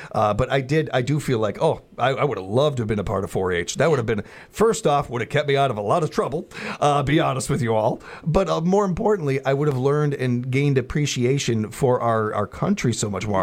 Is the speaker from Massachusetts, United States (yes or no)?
no; Chicago, Illinois, United States; even as a city boy growing up in Chicago and everything